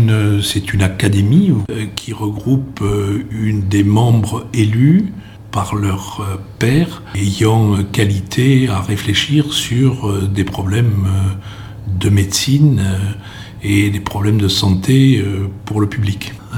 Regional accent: Occitanie, France; parce que d'abord je suis aveyronnais, ensuite je connais bien le Lévézou qui est ma terre natale.

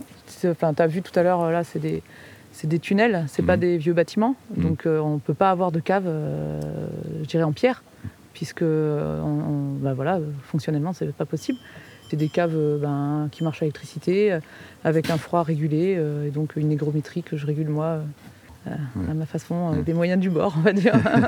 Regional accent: Auvergne-Rhône-Alpes, France; Moi je suis née en Ardèche déjà. J'ai grandi en Ardèche

